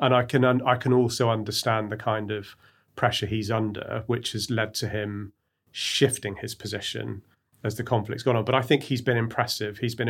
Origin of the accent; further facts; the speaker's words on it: South West England, United Kingdom; Well, I grew up in Gloucestershire, so I remember the first Iraq war in the early 90s